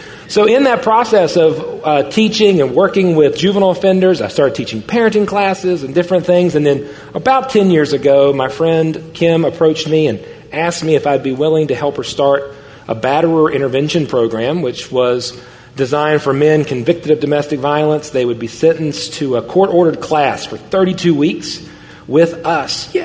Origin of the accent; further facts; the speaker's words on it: West Virginia, United States; I pastor a small church in a small town in my home state of West Virginia, or as we like to call it, Best Virginia.